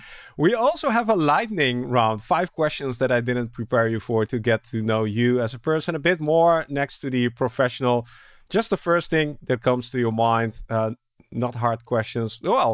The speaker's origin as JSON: {"language": "English", "country": "Netherlands", "said": "Now, I'm from the Netherlands. I do this in the Netherlands."}